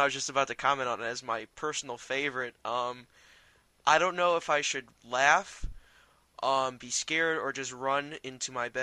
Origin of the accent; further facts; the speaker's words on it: Richmond, Virginia, United States; Me and Mike, we are from Richmond, Virginia, and I know him pretty well since, the fourth grade.